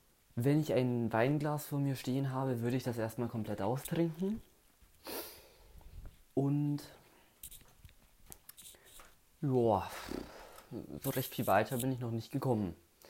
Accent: Bavaria, Germany; und ich komme aus Bayern.

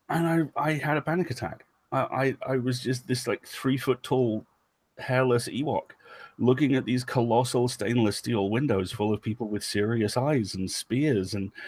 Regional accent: Isle of Man; I grew up on the Isle of Man, which is a small scrap of land halfway between the UK and Ireland. And by small, I mean it's 30 kilometers long. You can walk down it in a day.

